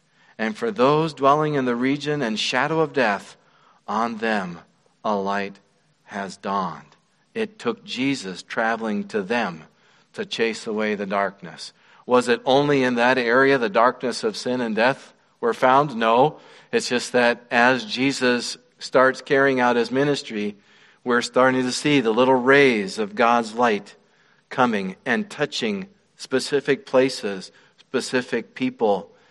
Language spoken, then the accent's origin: English; Wyoming, United States; Where I was raised in Wyoming, there were people living on the north side of Snow King, right in town